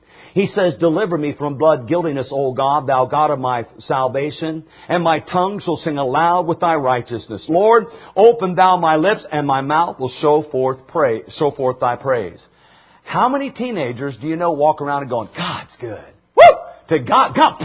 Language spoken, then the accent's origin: English; New England, United States; Well, we're from New England, brother.